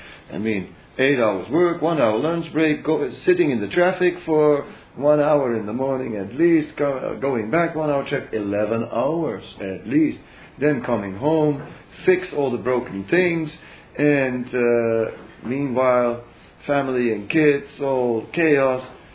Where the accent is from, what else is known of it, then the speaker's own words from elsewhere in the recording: Netherlands; English is a second language; For example, I am from Holland, so the question, a Dutch question would be, can you eat tulips?